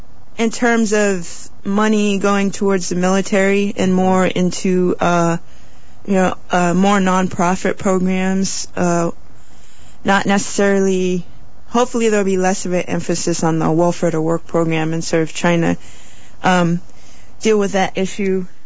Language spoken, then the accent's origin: English; New York, United States; I'm from New York, so that's